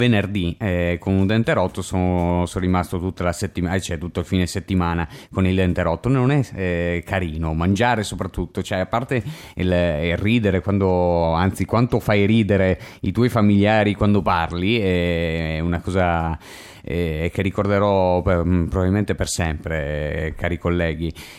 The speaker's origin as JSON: {"language": "Italian", "town": "Gemona", "region": "Friuli-Venezia Giulia", "country": "Italy", "tie": "born there", "said": "sono nato a Gemona"}